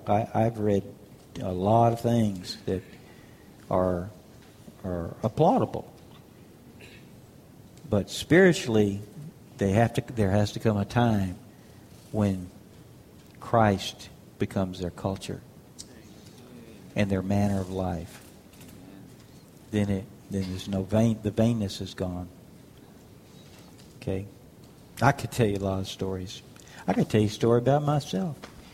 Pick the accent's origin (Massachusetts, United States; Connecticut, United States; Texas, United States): Texas, United States; Houston; Of course, I'm from Houston. I live in the cultured part of Texas. I'm from Houston, you know, big city, big everything. It's the Chicago of the South, you know.